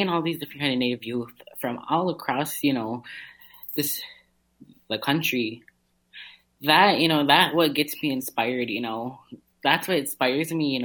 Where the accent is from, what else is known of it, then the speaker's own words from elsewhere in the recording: Minnesota, United States; I am Anishinaabe from the White Earth Nation. I am 14 years old